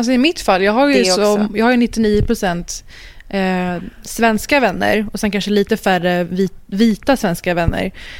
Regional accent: Sweden; fast jag är född och uppvuxen i Sverige.

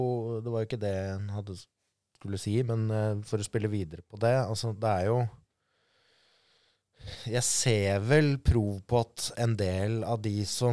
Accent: Hovseter, Oslo, Norway; selv om jeg kom fra Hovseter

